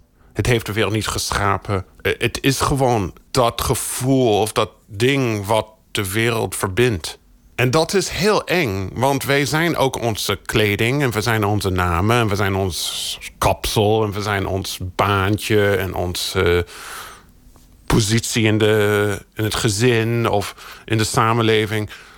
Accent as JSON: {"language": "Dutch", "country": "United States", "tie": "born or raised there", "said": "Ik ben in de Verenigde Staten opgegroeid. En ik ben in de jaren 80 opgegroeid"}